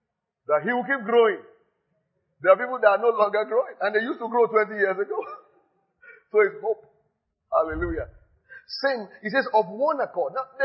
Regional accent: Nigeria; Because I'm Nigerian

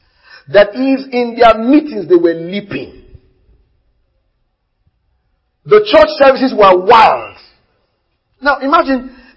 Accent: Ibadan, Oyo, Nigeria; now in Lagos, Nigeria; So, you know, I grew up in Ibadan.

